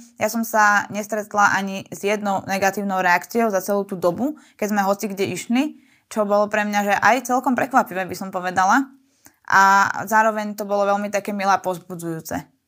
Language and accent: Slovak; Kremnica, Banská Bystrica Region, Slovakia; čo som bola doma v Kremnici